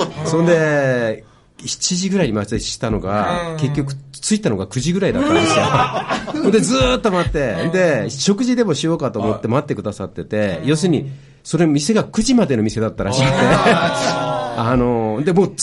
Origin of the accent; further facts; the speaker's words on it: Kyushu, Japan; now in Tokyo, Japan; 僕はあの九州ですからね、出身が、で東京で暮らしてて、